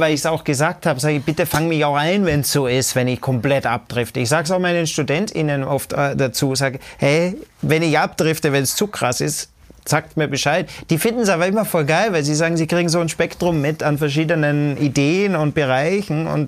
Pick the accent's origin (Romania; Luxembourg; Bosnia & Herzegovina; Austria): Austria; Ich bin am Land in Österreich aufgewachsen